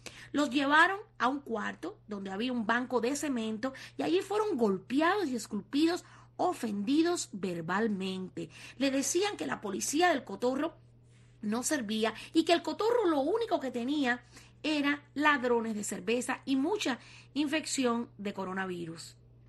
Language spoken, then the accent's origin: Spanish; Cuba; nadie tenía que repatriarse para seguir siendo cubano. Somos alegres por naturaleza, pero eso no significa que estemos bien